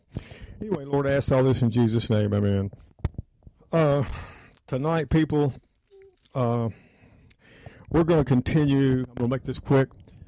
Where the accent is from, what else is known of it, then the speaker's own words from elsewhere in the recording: Memphis, Tennessee, United States; who was killed right here in my hometown of Memphis, Tennessee.